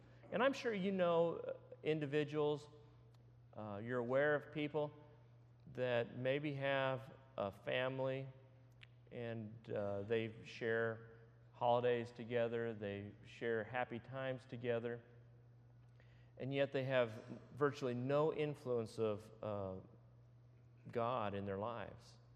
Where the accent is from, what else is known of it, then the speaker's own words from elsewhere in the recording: California, United States; a bill was introduced in my home state of California